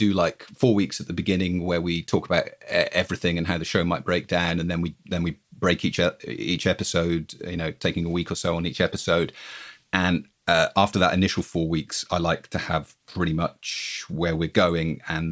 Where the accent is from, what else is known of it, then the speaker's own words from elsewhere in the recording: United Kingdom; I'm British, as you can tell